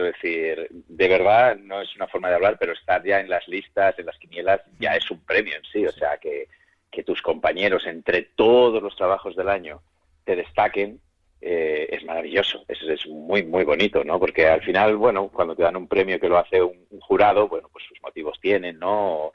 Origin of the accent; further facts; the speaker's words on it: Valladolid, Castile and León, Spain; me vine de Valladolid a estudiar a la RSA. Mi familia es muy, muy, es decir, no tenemos dinero, es muy humilde, vivo en un barrio de Valladolid